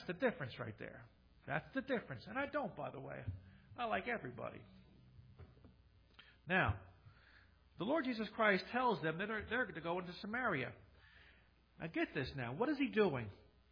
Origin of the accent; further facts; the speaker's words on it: Kearny, New Jersey, United States; Growing up in Kearney was predominantly, in my day and time, when I was a boy, was a Scottish-Irish community with the Polish and Italian mixed in here. But it was predominantly Scottish.